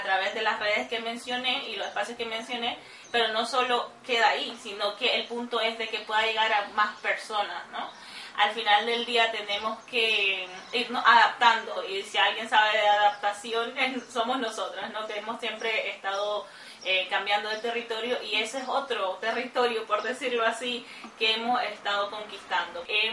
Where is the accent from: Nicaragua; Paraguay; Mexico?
Nicaragua; moved away; procedo de Nicaragua, territorio más de la Guayana. Hace año y medio que yo llegué acá